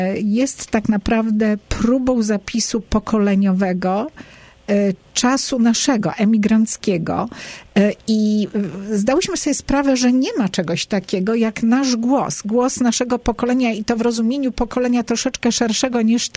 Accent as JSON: {"language": "Polish", "region": "Lublin Voivodeship", "country": "Poland", "said": "Ja jestem z Wyżyny Lubelskiej."}